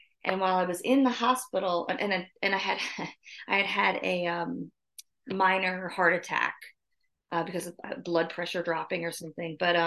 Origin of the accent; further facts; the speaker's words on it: New Jersey, United States; so I grew up in New Jersey. And I wanted to get out of New Jersey